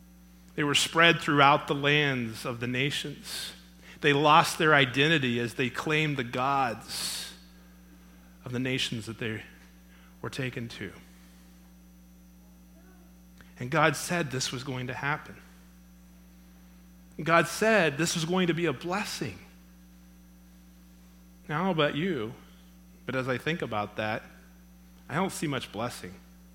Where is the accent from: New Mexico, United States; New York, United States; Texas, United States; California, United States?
Texas, United States; Now, I'm from Texas, okay? And Texas, we like cows, and we like bulls and steers and all that stuff.